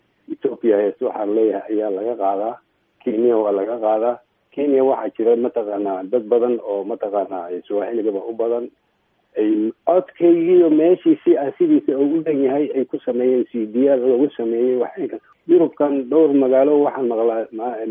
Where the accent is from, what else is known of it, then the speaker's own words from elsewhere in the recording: Mogadishu, Banaadir, Somalia; also born or lived in Beledweyne; xudunteyda igu duugan tahay magaalo madaxda gobolka Hiiraan aan ku soo barbaaray xamar iyo nawaaxigiisa sida Janaale iyo dhulalka nimcadale